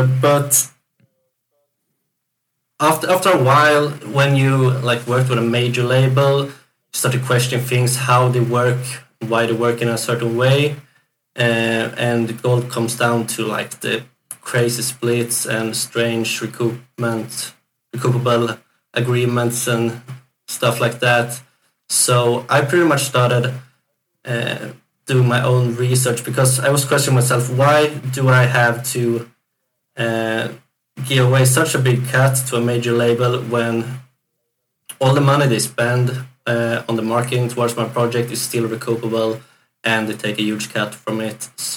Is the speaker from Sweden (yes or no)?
yes; Sweden; English is a second language; I'm from Sweden